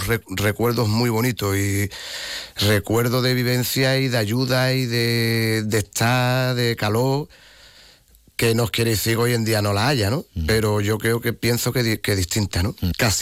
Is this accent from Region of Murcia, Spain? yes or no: no; Jerez de la Frontera, Andalusia, Spain; siendo en mi tierra y por el Festival de Jerez